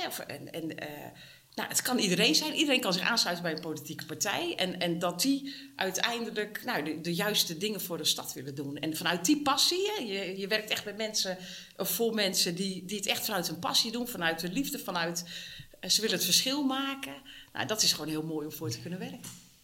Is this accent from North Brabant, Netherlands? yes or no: no; Putten, Gelderland, Netherlands; also born or lived in Zwolle; En ik ben geboren in Zwolle. En van daaruit meerdere keren verhuisd. Uiteindelijk in Putten langere tijd gewoond in mijn jeugd.